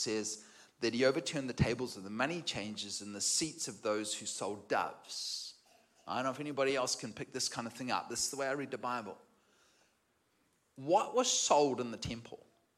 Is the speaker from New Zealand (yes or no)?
yes; New Zealand; Now, I'm a New Zealander. I'm American too.